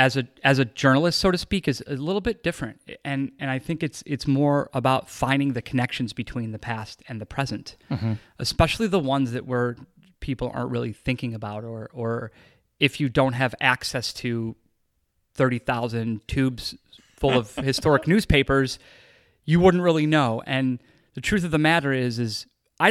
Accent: Cleveland, Ohio, United States; But I grew up in Cleveland in that world, and got into writing and poetry as a young person.

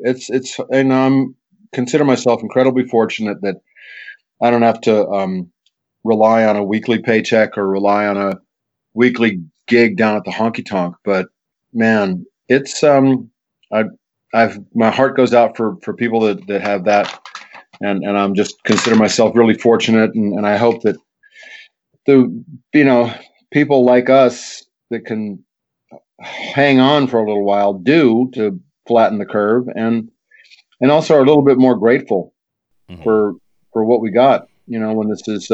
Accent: United States; I'm an American, damn it.

